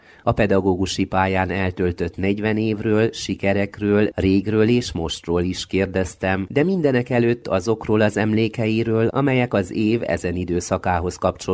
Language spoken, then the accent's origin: Hungarian; Csíkszentkirály, Harghita, Romania; akkoriban, amikor én kisiskolás voltam, a 90-es évek elején, szülőfalumban, Csíkszentkirályon még nem volt föltétlenül divat